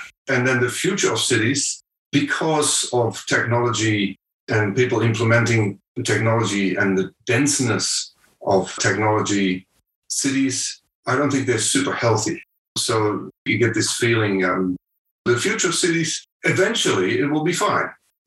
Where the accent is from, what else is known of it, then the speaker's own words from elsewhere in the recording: Netherlands; English is a second language; I am originally from Holland